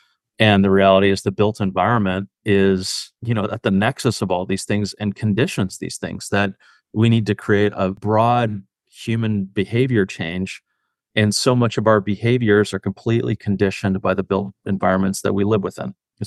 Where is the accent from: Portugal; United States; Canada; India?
Canada; I'm Canadian.